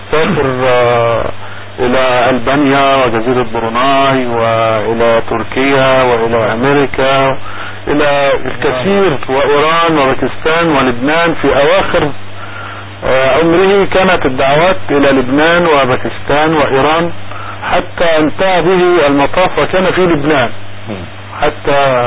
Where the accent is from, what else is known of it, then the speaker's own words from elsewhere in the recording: Sharqia Governorate, Egypt; ممكن ان انا اكون طفل صغير واسافر الى قرية بجوارنا او قرية متابعة لمركز الزقازيق